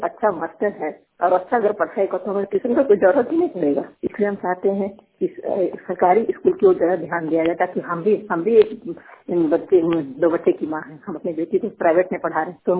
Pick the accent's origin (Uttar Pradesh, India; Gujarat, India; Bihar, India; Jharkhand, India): Jharkhand, India; मैं झारखंड के जिला गोड्डा से बोल रही हूँ। मेरे गांव का नाम बंदरवार है।